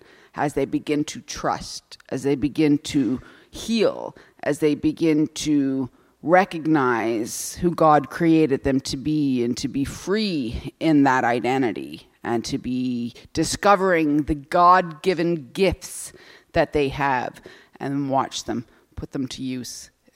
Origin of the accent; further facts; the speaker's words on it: Newfoundland and Labrador, Canada; And I have to say that when I arrived, I came from Newfoundland and Labrador, and when I arrived to this centre, I was shattered.